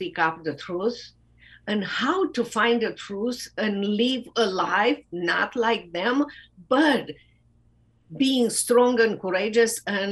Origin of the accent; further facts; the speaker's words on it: Romania; English is a second language; now in United States; When I speak now about how was my life growing up in socialist Romania